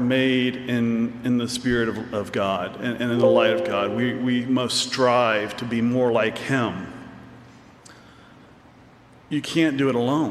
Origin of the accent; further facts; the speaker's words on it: South Carolina, United States; I'm from South Carolina. We hunt hogs because we have to.